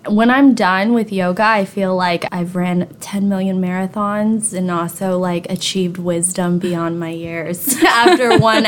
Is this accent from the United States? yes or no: yes; Long Beach, California, United States; I was raised here in Long Beach. My father is Vietnamese. He immigrated to the United States shortly after the war ended, and my mom is from Long Beach. We have deep roots here in Long Beach. So I grew up here in Long Beach.